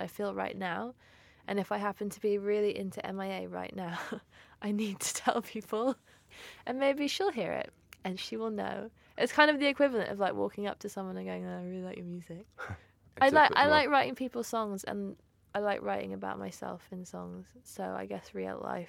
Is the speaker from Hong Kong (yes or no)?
yes; Hong Kong; because I grew up in Hong Kong.